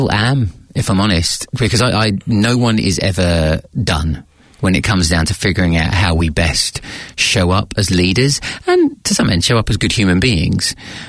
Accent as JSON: {"language": "English", "country": "United Kingdom", "moved": "yes", "lives_now": "New Zealand", "said": "So you may be able to tell from the accent, I am British, and I've had a funky path here to Aotearoa, New Zealand."}